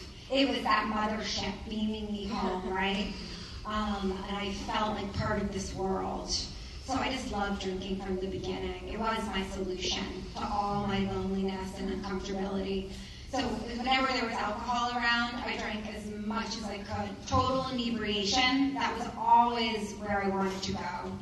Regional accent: New York City, New York, United States; So as I said, I grew up in New York City

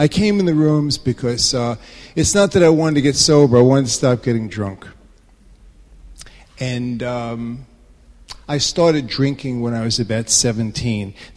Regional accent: New York, United States; I grew up on Long Island

